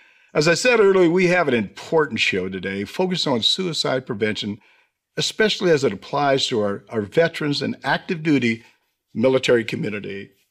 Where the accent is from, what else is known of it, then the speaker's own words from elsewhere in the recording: Lakewood, Washington, United States; Just to let you know, I'm from Lakewood, Washington, and, oh, by the way, a military spouse.